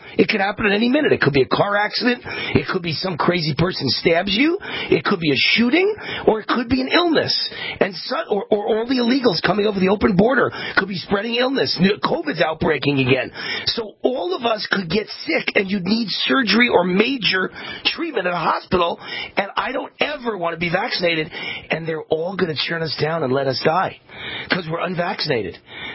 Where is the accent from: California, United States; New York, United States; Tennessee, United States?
New York, United States; I mean, I'm a New Yorker, so I get angry.